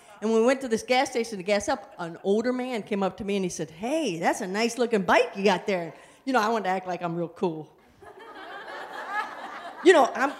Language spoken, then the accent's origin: English; Indiana, United States; no, I'm from Indiana, and I dress like I'm from Texas